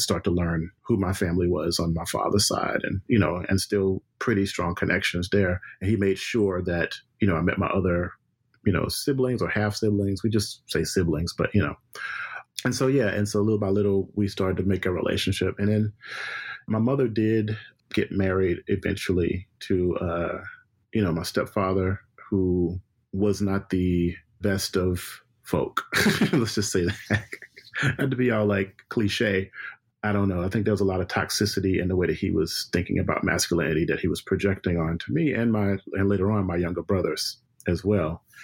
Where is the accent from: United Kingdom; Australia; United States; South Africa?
United States; Brookhaven, Mississippi; born there; I was born on November 5th, 1970, born in Mississippi, in this small town called Brookhaven.